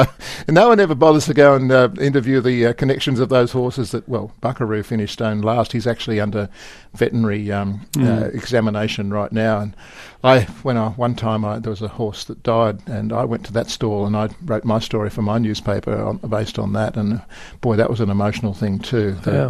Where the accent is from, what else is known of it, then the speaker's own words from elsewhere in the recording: Sydney, New South Wales, Australia; When I was a little boy growing up in Sydney